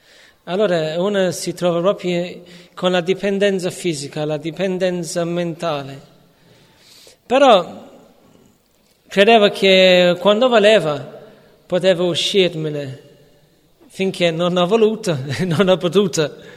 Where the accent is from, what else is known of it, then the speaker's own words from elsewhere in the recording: London, United Kingdom; now in Italy; Io sono cresciuto a Londra e avevo due genitori normali che mi volevano bene